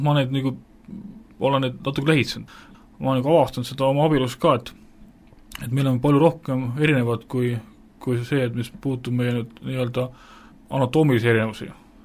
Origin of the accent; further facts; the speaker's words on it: Saare County, Estonia; Mina olen siis Saaremalt, nii et olen 30-aastane ja olen abielus, üle 2 aastat juba, jah.